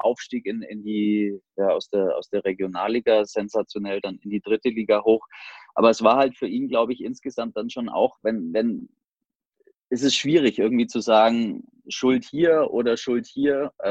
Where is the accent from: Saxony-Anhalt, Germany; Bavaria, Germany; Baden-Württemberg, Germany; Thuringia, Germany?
Bavaria, Germany